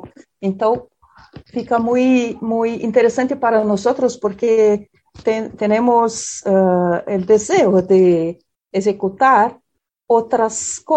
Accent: southern Brazil, Brazil; Spanish is a second language; porque nosotros somos del sur del Brasil, que es una región un poco apartada culturalmente del resto de Brasil

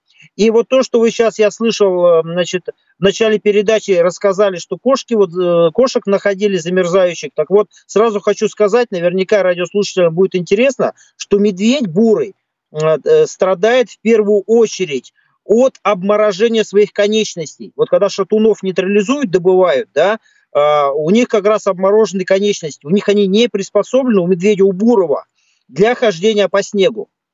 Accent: Ural, Russia; Но мое детство на Урале прошло, и у нас температура опускалась до минус 35, иногда до минус 40.

